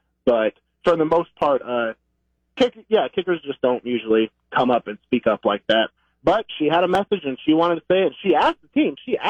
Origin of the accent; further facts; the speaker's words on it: Clarksville, Tennessee, United States; I'm from Clarksville. My dad played at Austin Peay.